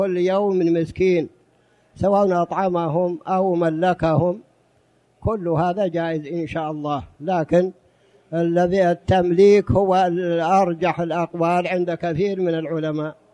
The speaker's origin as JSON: {"language": "Arabic", "country": "Saudi Arabia", "said": "موجود عندنا في السعودية حتى الآن"}